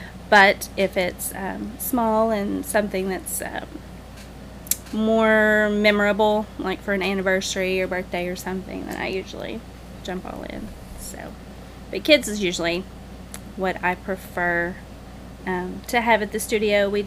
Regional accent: Searcy, Arkansas, United States; I have done random things in Searcy. I'm from Searcy, and I have always painted.

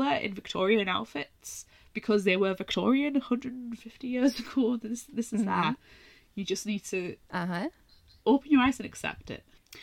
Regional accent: United Kingdom; being British, I know we have problems with colonialism that we were never educated about in school.

